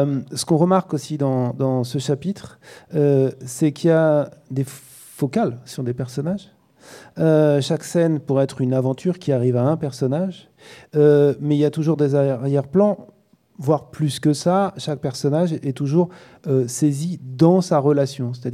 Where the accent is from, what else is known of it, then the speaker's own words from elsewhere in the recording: Brittany, France; comme mon patronyme l'indique, je suis breton depuis je ne sais pas combien de temps